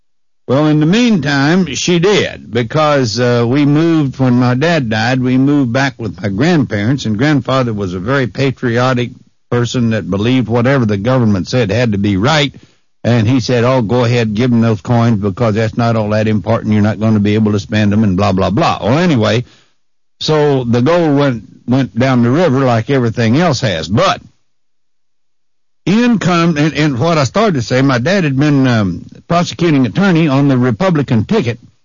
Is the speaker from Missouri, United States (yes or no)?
yes; California, Missouri, United States; When I grew up in California, Missouri, I'm just thinking how many outdoor privies are right in our neighborhood.